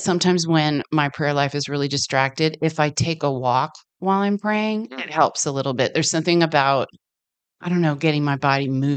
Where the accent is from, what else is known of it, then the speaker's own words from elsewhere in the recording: Florida, United States; I grew up in Florida where there was a lot of partying.